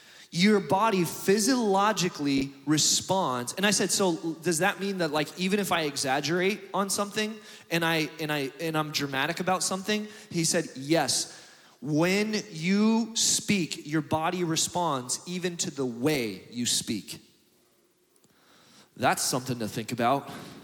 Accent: the South, United States; It's only if you're from the South, maybe you heard that, okay? So I grew up in the South.

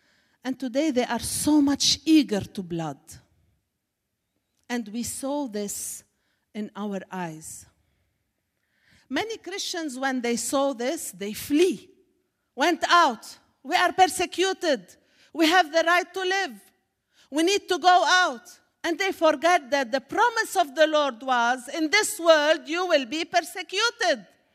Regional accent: Syria; I come from Syria, where it's war, crazy war, evil war, killing, bombs, fights.

